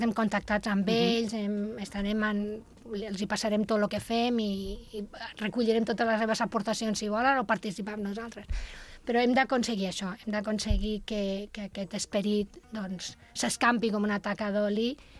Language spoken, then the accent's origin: Catalan; Barcelona, Catalonia, Spain; que sóc de Barcelona, recordo els moviments dels anys 80